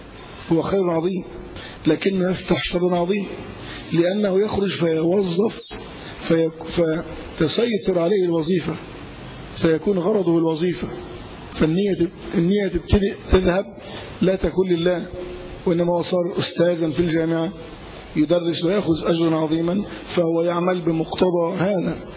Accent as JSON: {"language": "Arabic", "country": "Egypt", "said": "لكن عندنا في مصر"}